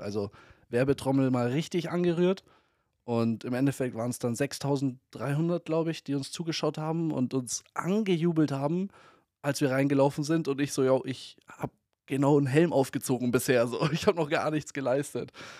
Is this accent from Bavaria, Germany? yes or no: yes; Munich, Bavaria, Germany; born there; Ich bin geborener Münchner, ja.